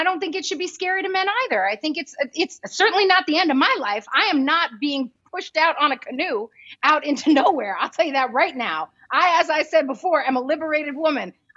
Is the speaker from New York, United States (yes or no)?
yes; New York City, New York, United States; also born or lived in Los Angeles / Europe; New York and Europe. So I was born here in LA. I went to the center and then we moved to New York so my mom could do the Wiz in 79.